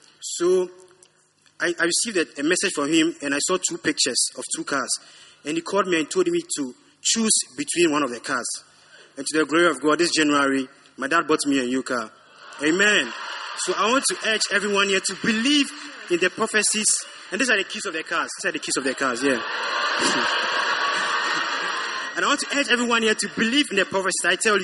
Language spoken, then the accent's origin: English; Lagos, Nigeria; I'm a film star and I'm from Lagos.